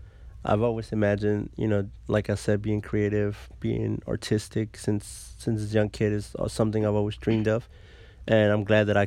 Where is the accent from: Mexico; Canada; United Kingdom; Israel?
Mexico; now in United States; I grew up in Mexico. Growing up in my native country was a lot different experience than, my friends around me that grew up in the U.S.